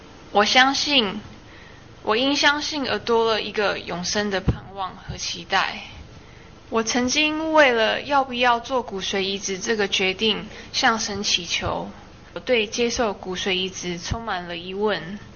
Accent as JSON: {"language": "Chinese", "region": "Taipei", "country": "Taiwan", "tie": "born there", "said": "我出生在台北。"}